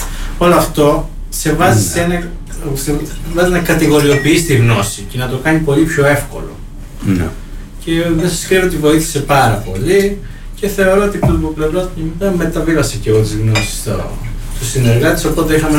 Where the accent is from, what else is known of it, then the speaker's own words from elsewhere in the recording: Agios Nikolaos, Crete, Greece; Κατάγομαι εγώ τον Άγιο Νικόλαο, γέννημα Θρέμα